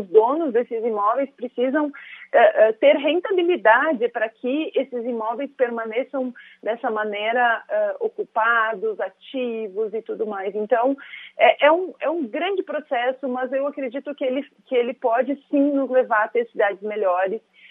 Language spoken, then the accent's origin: Portuguese; Flores da Cunha, Rio Grande do Sul, Brazil; Eu sou de Flores da Cunha, a gente tem um centro muito característico aqui numa cidade de 30 mil habitantes.